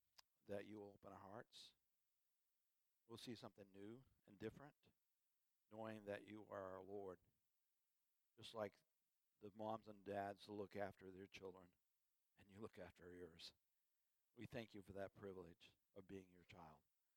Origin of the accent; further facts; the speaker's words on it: New Mexico, United States; I would take people to Glorieta, New Mexico, and I'm from New Mexico